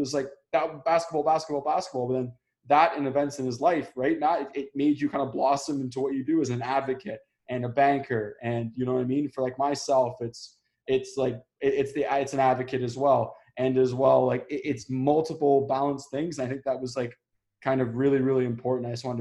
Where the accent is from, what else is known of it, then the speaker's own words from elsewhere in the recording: Dundas, Ontario, Canada; or for me, it was, you know, my hometown Dundas Blues.